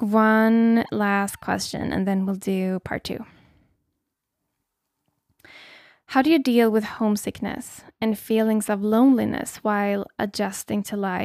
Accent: Sweden; now in Portugal; Portugal, again, has a very different culture than where I grew up in Sweden.

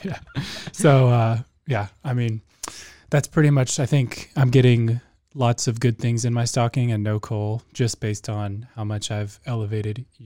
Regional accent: Oklahoma, United States; now in Los Angeles, United States; Like I'm kind of from Oklahoma, that you just expect that. But in LA, you don't hear that very much.

